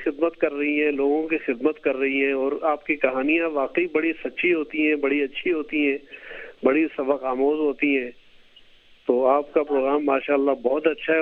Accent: Gilgit-Baltistan, Pakistan; now in Gilgit, Pakistan; اور میرا تعلق بلتستان سے ہے لیکن آج کل میں گلگت میں ہوں.

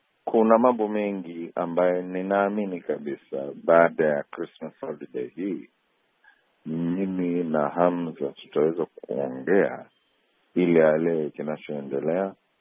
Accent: Tanzania; mimi kama Mtanzania mwenzao

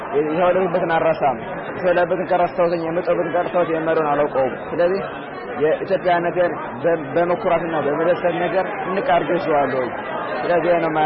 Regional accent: Gondar, Amhara, Ethiopia; now in Israel; ኢትዮጵያዊ ተወላጅ ነኝ። ያደኩት መተው ነው 10 አመት ኖራለሁ። የዘለኩበትና ያደኩበት ጎንደር ውስጥ ጋር ነው። እስራኤል ሀገር የ10ኛ ክፍል ተማሪ ነኝ።

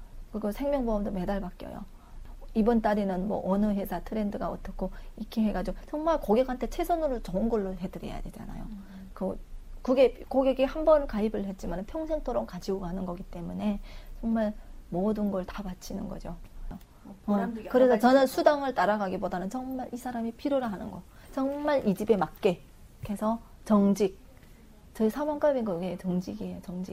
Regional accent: North Korea; now in South Korea; 중국에서는 안 왔고요. 북한에서 왔어요.

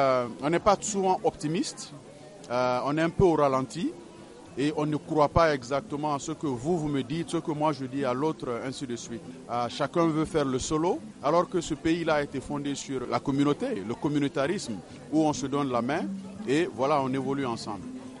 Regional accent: Maryland, United States; Moi, je suis de Maryland, je suis de Montgomery County.

